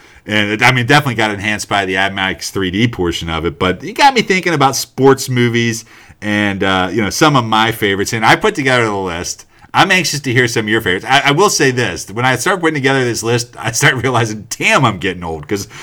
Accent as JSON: {"language": "English", "region": "Kentucky", "country": "United States", "tie": "born or raised there", "said": "part of it is I grew up in Kentucky, the neighboring state of Indiana."}